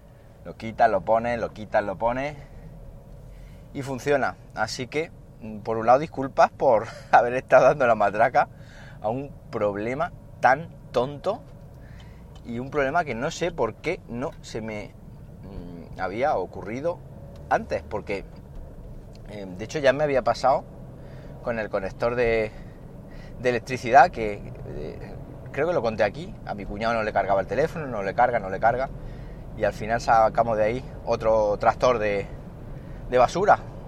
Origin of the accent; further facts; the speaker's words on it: Spain; que soy de aquí de España